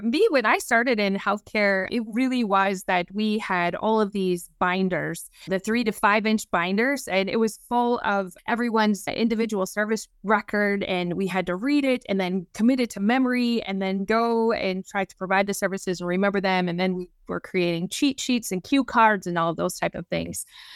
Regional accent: Tennessee, United States; moved away as an adult; now in Wisconsin, United States; He is from Wisconsin, and so I am originally from Tennessee. So my path was actually going to be in singing and songwriting and then moved to Wisconsin because I married him.

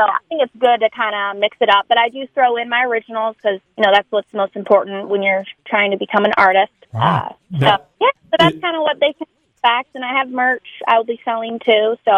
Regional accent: Ann Arbor, Michigan, United States; now in Nashville, United States; So not too far right now, but I'm from Ann Arbor, Michigan, and I've been traveling all over different states. I live in Nashville, Tennessee now. I've been there 7 years, actually.

